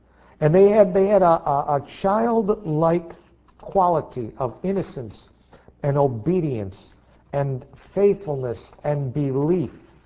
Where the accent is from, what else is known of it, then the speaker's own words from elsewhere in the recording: United States; now again, it's so hard to relate because we grew up in America.